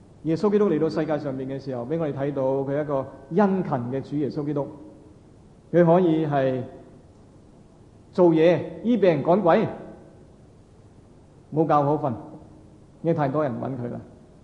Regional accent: China; 我们中国人说哇这个人很有天才

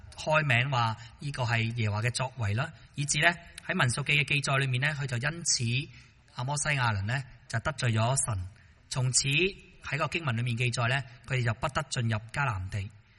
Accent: Hong Kong; 即係表达我哋香港人呢其实呢对呢个住屋呢都好多嘅住屋嘅需要啦

